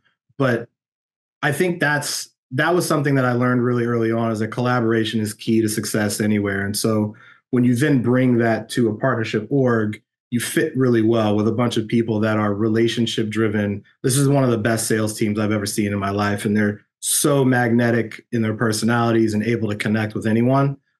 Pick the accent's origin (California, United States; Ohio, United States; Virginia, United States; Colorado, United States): California, United States; Pasadena; My family, I'm from Pasadena, California. I actually live in the house that I was born in.